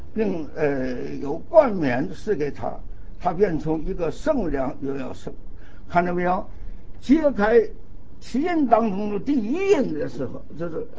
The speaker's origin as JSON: {"language": "Chinese", "region": "Northeast China", "country": "China", "tie": "born or raised there", "said": "我在哈尔滨，东北，我的家乡啊在东北，我就在哈尔滨，我因为读书在那边。"}